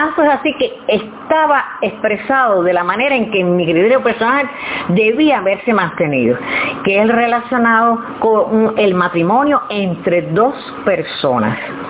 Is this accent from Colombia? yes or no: no; Cuba; Pero en mi país, mi Cuba, este que yo he visto, este terruño que he visto con tanta justicia